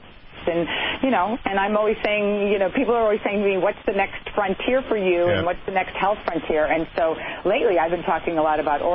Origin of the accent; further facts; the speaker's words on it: Chicago, Illinois, United States; because I'm a Crest girl from way back growing up in Chicago